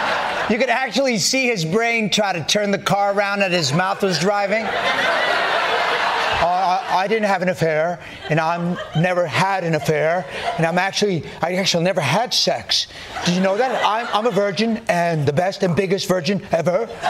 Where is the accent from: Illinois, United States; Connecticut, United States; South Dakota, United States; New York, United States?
New York, United States; and as a New Yorker and a big fan of this show, I'm so excited to be here hosting this week